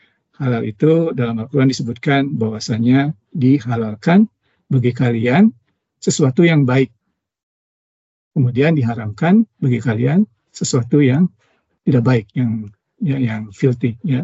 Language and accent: Indonesian; Bandung, West Java, Indonesia; moved away as an adult; now in Calgary, Canada; Saya tinggal di Calgary. Ini kota pertama saya di Kanada dan juga masih sampai sekarang ini. Saya berasal dari Bandung, Indonesia. Saya lahir dan besar di Bandung. Lulus ITB di jurusan teknik penerbangan. Saya tinggal di Calgary sejak tahun 2011.